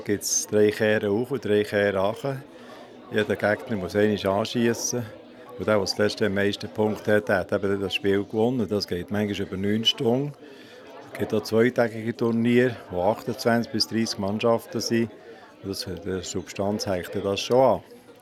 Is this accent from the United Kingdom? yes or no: no; Hindelbank, Bern, Switzerland; Also ich bin auch in der Hindelbank aufgewachsen.